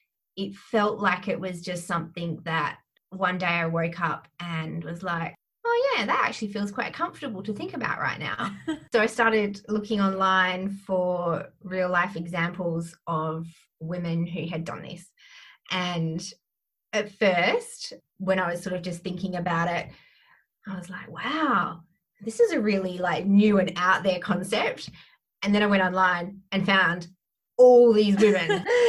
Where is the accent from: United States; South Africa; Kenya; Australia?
Australia; Perth, Western Australia; I am from Perth, Western Australia. I am 33 at the moment.